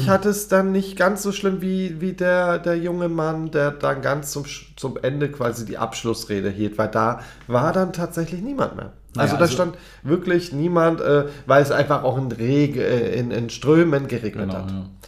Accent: Husum, Schleswig-Holstein, Germany; Es war in Husum, meiner Hometown, also ich komme ursprünglich aus Husum, der erste CSD.

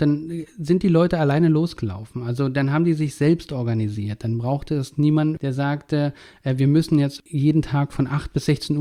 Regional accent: East Germany, Germany; Ich bin in der DDR groß geworden

